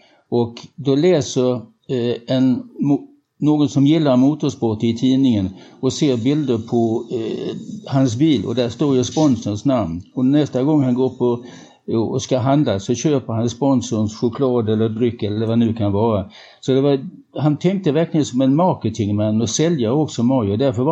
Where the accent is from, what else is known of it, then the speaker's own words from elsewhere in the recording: Helsingborg, Skåne, Sweden; vi kom ju båda från Helsingborg och gick på samma disco och hade diverse äventyr